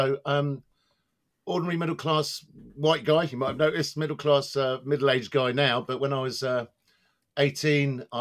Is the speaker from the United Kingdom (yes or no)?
yes; Bromley, London, United Kingdom; born there; I realised it's just a roll of the dice that I was born in Bromley and not in this town.